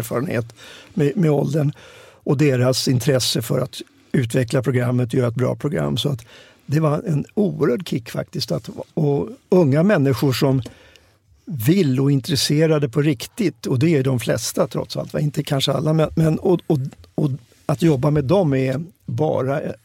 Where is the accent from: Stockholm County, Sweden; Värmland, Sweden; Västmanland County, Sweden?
Stockholm County, Sweden; Stockholm; Och då tänkte jag att nu är det svenskt 50-tal för mig när jag växte upp i Stockholm.